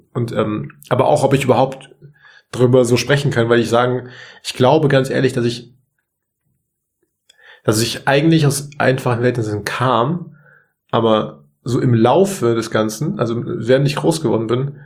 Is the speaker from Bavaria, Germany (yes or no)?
yes; Munich, Bavaria, Germany; Ich komme aus München.